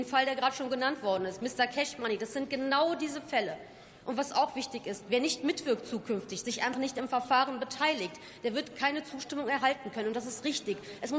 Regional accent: Hagen, North Rhine-Westphalia, Germany; ich lade Sie gerne in meine Heimatstadt nach Hagen ein.

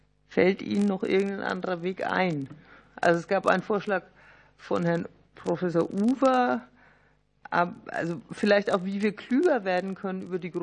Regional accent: Bavaria, Germany; Also bei uns in Unterfranken gibt es einen Satz, der passt fast immer

